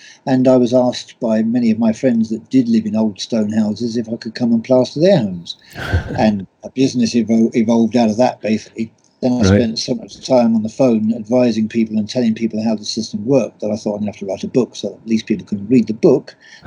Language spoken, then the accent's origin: English; England, United Kingdom; now in Ireland; I'm an Englishman that lives in Ireland and has done for the last 47 years of my life.